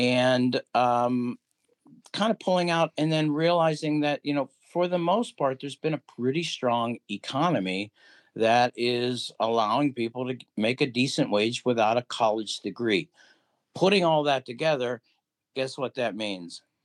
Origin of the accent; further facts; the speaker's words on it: Pennsylvania, United States; Most people would say Dubois, but, you know, being from Pennsylvania, it's Dubois.